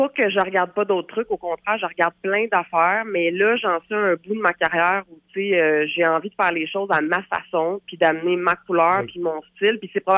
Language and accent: French; Montreal, Quebec, Canada; Oui, moi, je suis montréalaise, fait que je retournais chez moi à ce moment-là.